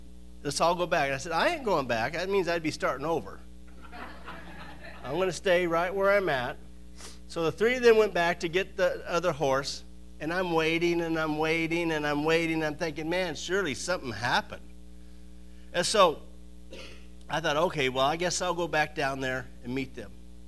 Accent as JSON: {"language": "English", "region": "California", "country": "United States", "tie": "born or raised there", "said": "I'm not a cowboy. I was raised in Southern California."}